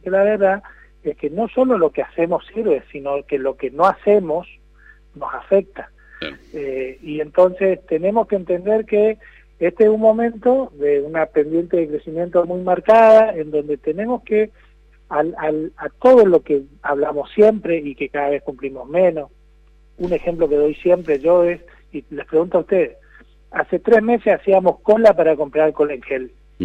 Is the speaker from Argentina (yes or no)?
yes; Corrientes, Argentina; yo soy correntino y me preocupa muchísimo la situación de Corrientes